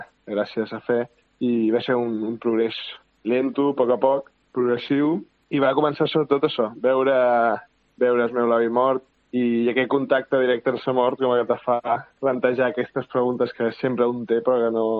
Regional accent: Balearic Islands, Spain; Jo sóc un menorquí de tota la vida. Vaig néixer el 2002 a una família culturalment catòlica, però no massa practicant.

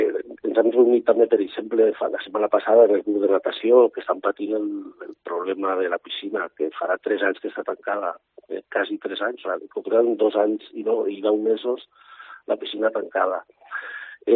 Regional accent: Benicarló, Valencian Community, Spain; Soc molt benicarlando, estic molt orgullós de ser benicarlando

